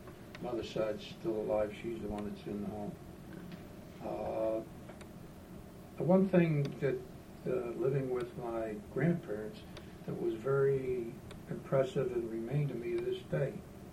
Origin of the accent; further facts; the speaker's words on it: Pittsburgh, Pennsylvania, United States; So I grew up in the Hill District of the city of Pittsburgh